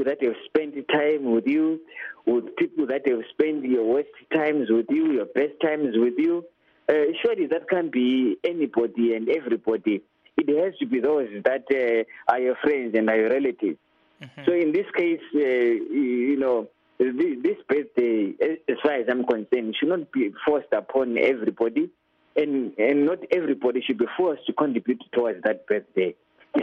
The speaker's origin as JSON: {"language": "English", "region": "Matabeleland South", "country": "Zimbabwe", "also_born_or_lived": "Bulawayo"}